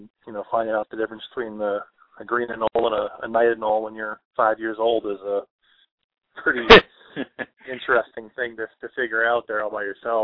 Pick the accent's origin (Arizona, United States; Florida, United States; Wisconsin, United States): Florida, United States; Oh, man, I grew up in Florida.